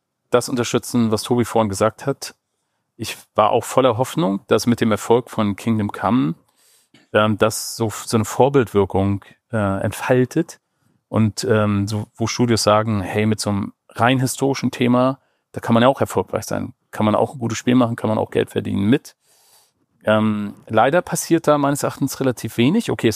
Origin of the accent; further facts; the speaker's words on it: Northern Germany, Germany; Also, als Norddeutscher muss ich sagen